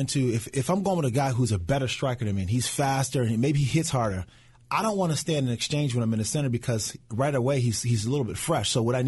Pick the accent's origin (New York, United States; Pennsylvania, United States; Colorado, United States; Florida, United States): New York, United States; Niagara Falls; I grew up in Niagara Falls, New York. See, that's the problem. All that lake effect snow for so many years has definitely stained my mentality.